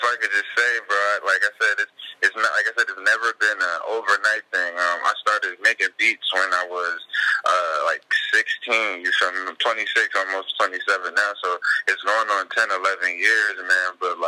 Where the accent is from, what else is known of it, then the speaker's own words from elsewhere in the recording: Trenton, New Jersey, United States; Oh, well, man, I'm 27 years old, bro. I'm from Trenton, New Jersey.